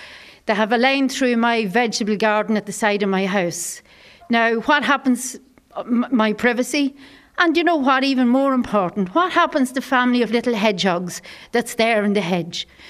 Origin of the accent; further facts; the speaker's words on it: County Louth, Ireland; I'm born and bred on Cooley Peninsula. My family have farmed here for a long, long number of years.